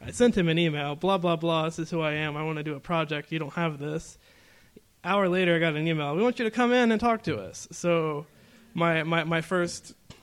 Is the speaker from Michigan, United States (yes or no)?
no; Indiana, United States; I'm not actually from Illinois. I live in Indiana. I'm not that far away, though.